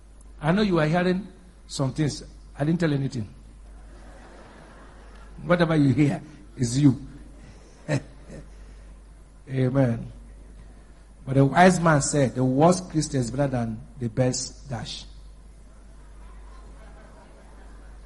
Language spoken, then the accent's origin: English; Bonny, Rivers, Nigeria; born there; I was born in Bonny.